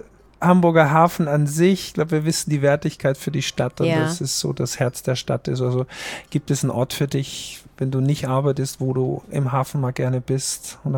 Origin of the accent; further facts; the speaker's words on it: Austria; Für mich als Österreicher sind es ja auch die Berge unter anderem also und die Schifffahrt.